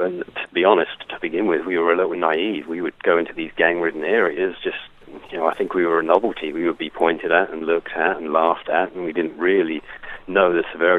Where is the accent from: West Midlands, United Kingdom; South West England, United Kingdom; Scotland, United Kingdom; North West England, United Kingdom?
South West England, United Kingdom; Gillingham; Especially growing up in North Dorset, you don't see that much stuff.